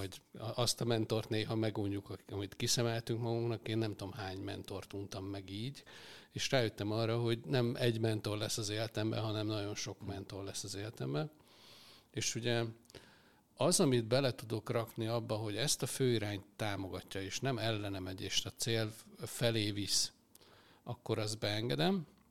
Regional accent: Porcsalma, Szabolcs-Szatmár-Bereg, Hungary; also born or lived in Csenger / Újfehértó; én Csengerbe születtem, ez egy román határ melletti kis település, majd onnan nagyjából 5-8 kilométerre lévő Porcsalma nevezetű faluba, úgy éreztem már általános iskolában, hogy ez kicsi. Erre apám még kitalálták, hogy elköltözünk egy nagyobb térbe, ezt nevezték Újfehértónak, ez egy 14 ezeres település volt

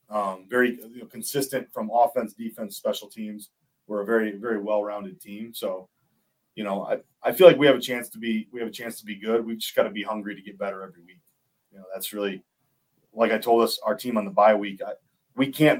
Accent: New York, United States; Like, I'm from Central New York. I grew up just north of Syracuse.

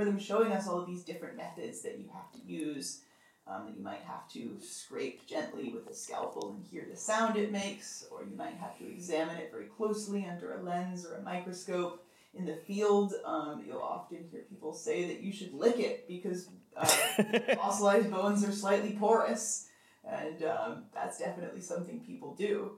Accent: Bozeman, Montana, United States; I mean, I'm from Montana, which is sort of dinosaur country. It's the town I grew up in, Bozeman, has one of the most significant sort of paleontology centers in the United States.

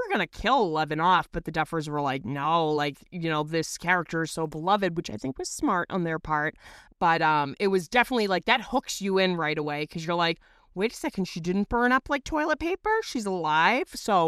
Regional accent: Massachusetts, United States; and I'm from Massachusetts, so I was watching that year

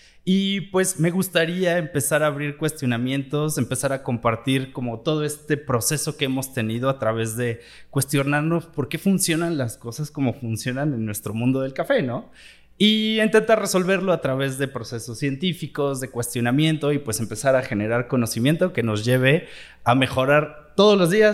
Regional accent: Querétaro, Mexico; born there; Mi origen, yo nací en Querétaro

